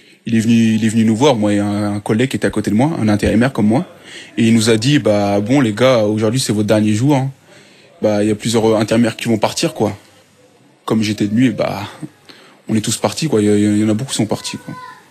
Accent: France; also born or lived in Senegal; Je suis pas né ici, non.

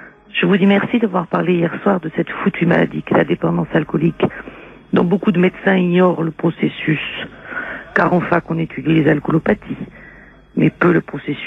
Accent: France; une drogue dure qui tue chez nous en France beaucoup plus que toutes les autres drogues

